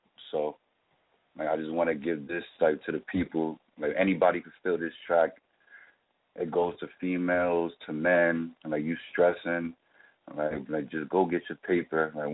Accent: New Jersey, United States; I'm from Jersey, man. Shout out to everybody from Jersey. Put Jersey on the map.

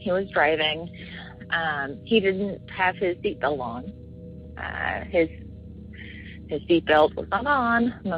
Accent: Alabama, United States; I am from Alabama, although I do not live there now.

